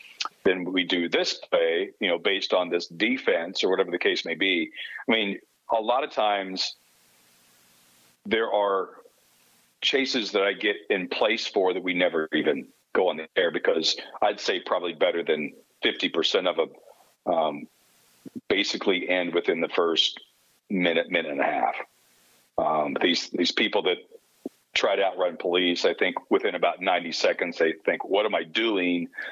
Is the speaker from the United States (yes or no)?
yes; Kansas, United States; I mean, you know, growing up in Kansas, you just kind of wanted to be able to go in the backyard and have some peace and quiet.